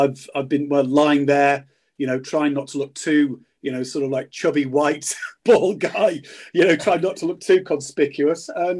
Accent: Yorkshire and the Humber, United Kingdom; When I was 17, I grew up in North Yorkshire. Coverdale, Wensleydale, you know, farming, not a lot going on

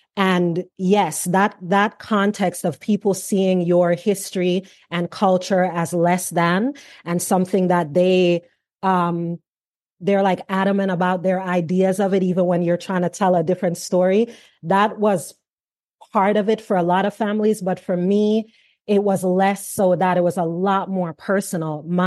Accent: Jamaica; now in United States; even though I'm Jamaican, live here in America

